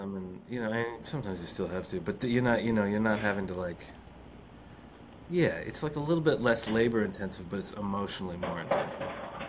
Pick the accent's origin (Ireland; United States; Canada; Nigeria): Canada; Not that I don't think of myself as Canadian. I do, and I do have a real fondness for Canada. And when I'm out of it for a long time, I go, okay, that's enough. I'd like to go back now.